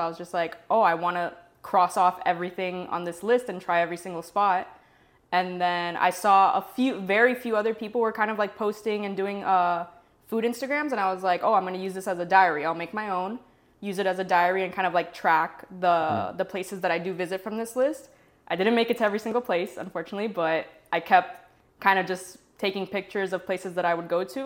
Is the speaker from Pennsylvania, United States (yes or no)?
no; Miami, Florida, United States; I was born in West Kendall and grew up there like my entire life, basically, until a few years ago when I moved kind of more, a little more east. But even then, like Miami purebred